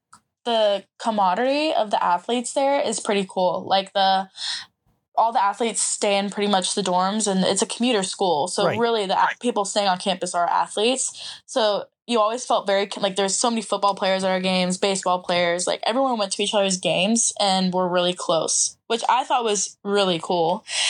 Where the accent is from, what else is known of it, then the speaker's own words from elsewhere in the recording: Tampa, Florida, United States; it was about 3 hours. I'm from Tampa.